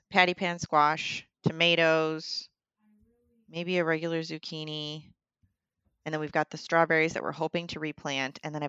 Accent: South Milwaukee, Wisconsin, United States; I did. Born and raised in South Milwaukee. Went to college in Madison. Moved away for a little bit.

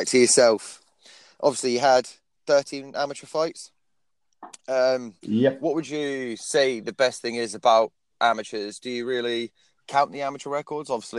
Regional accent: Corby, East Midlands, United Kingdom; because I'm from Corby, you see.

